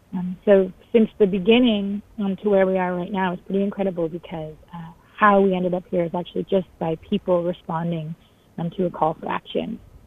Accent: Ontario, Canada; I'm Anishinaabe, Ojibwe, so I'm from Batchewana First Nation

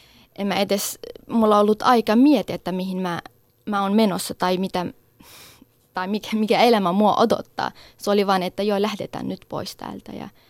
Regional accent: Syria; Finnish is a second language; kyllä mä oon syyrialainen ja se tarkoittaa sitä, että mä oon syyrialainen.

